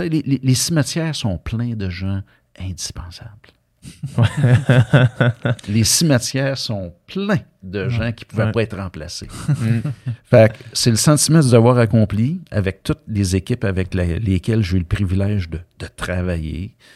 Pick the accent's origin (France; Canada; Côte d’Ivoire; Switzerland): Canada; Wendake, Quebec; moved away; c'est là que je suis né. Je suis né à Wendake. J'ai grandi là. En fait, je suis le seul membre de ma famille qui a quitté.